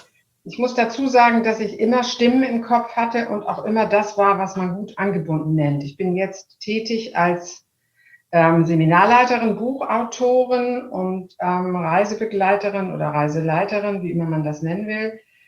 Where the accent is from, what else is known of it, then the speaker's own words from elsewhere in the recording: Hamburg, Germany; Ich bin Hamburgerin und liebe Hamburg sehr.